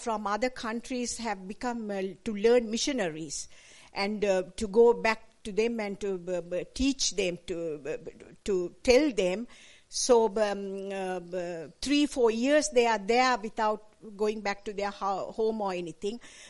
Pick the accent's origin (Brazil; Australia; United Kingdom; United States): Australia; I said, we are not from USA, we are from Australia.